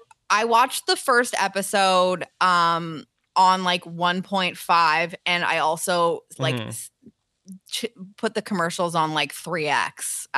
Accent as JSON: {"language": "English", "country": "Ireland", "said": "Listen, I'm biased. I'm Irish."}